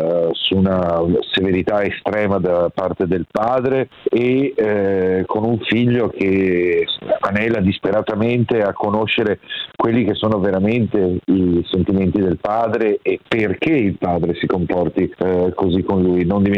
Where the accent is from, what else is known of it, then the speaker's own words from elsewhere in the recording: Padua, Veneto, Italy; born there; visto che sono nato a Padova e quindi quelle zone le conosco